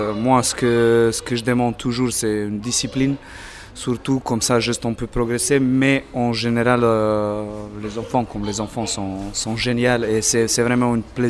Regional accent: Serbia; French is a second language; now in Arras, France; je viens de Serbie.

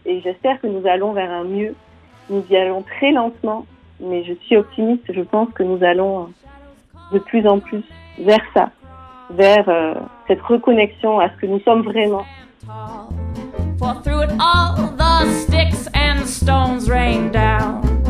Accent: France; même si je ne pouvais pas voter à l'époque là-bas en tant que Française.

